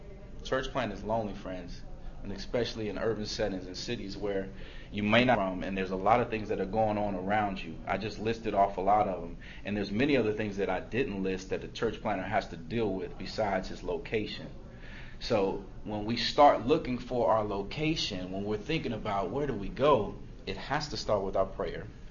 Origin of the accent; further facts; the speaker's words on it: Gary, Indiana, United States; I felt like it was a sea growing up in Gary, but the lake, seeing it from the lake, seeing Chicago, and saying, man, that's huge.